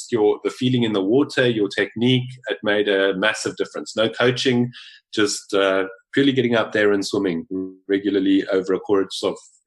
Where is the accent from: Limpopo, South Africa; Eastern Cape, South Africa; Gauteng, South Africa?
Eastern Cape, South Africa; Port Alfred; I went back to Port Alfred, my hometown, over 2 weeks over Christmas. And Port Alfred's a quiet beach town.